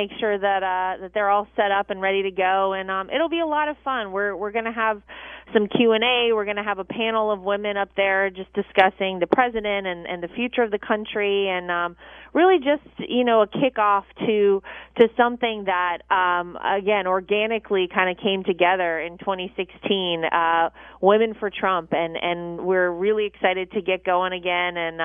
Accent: North Carolina, United States; My home state of North Carolina, also incredibly important.

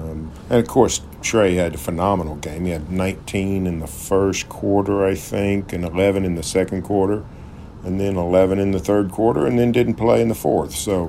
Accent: Norman, Oklahoma, United States; You know, I grew up in Norman. I went to Norman High.

